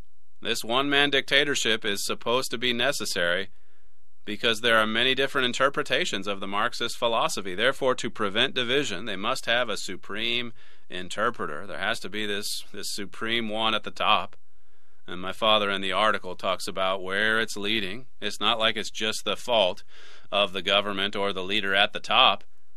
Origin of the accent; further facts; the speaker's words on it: United States; I mean, I'm an American. Who wouldn't want to see America great again?